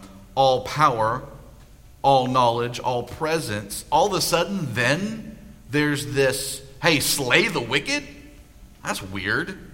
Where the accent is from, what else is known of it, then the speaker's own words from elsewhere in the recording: United States; I'm an American.